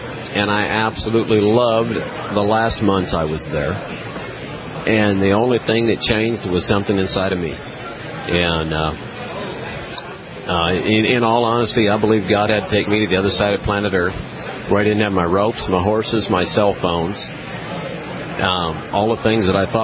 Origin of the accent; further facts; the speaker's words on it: Ogallala, Nebraska, United States; now in Amarillo, United States; growing up in Ogallala, Nebraska, in a town of 5,000, in a county of probably 12 or 10 or 9,000.